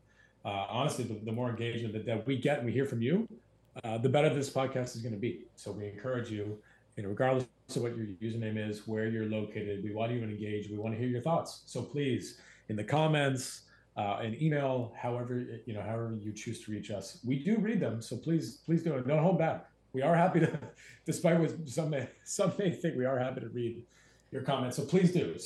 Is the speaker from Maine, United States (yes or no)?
yes; Maine, United States; I grew up in Maine, as I said at the top of the podcast. We have our own sort of sense of our identity.